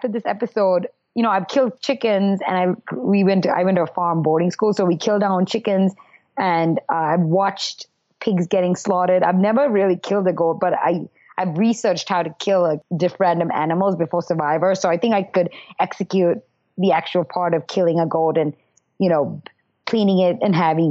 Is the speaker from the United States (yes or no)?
yes; New Jersey, United States; Come on. I'm from Jersey. I'm voting